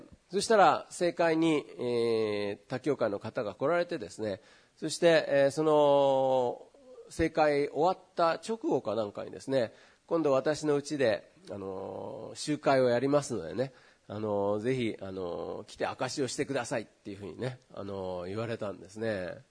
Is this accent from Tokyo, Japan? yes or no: yes; Tokyo, Japan; also born or lived in Kobe; 私は神戸生まれなんですけど、3歳ぐらいでも東京来ちゃってるので、向こうに知り合い、友達とかなんかはいないわけです。